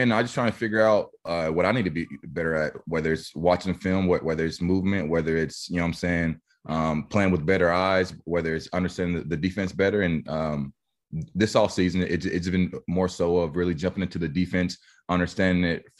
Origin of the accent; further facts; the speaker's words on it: Wichita, Kansas, United States; I made a hat, and it's called Wichita Kid, and it was just me just representing my hometown.